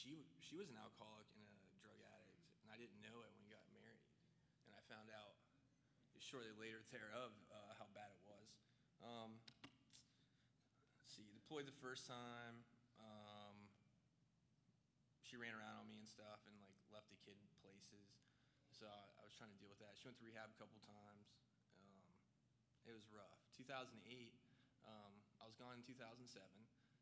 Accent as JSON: {"language": "English", "town": "Canton", "region": "Ohio", "country": "United States", "tie": "born there", "said": "I was born in Canton, Ohio in 1982."}